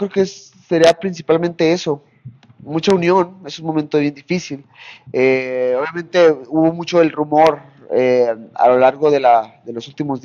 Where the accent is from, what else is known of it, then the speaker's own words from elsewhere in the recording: Tijuana, Baja California, Mexico; pero yo, por ejemplo, en Tijuana, de donde yo soy, pues mis familia me dijo que sí hubo 2-3 disturbios.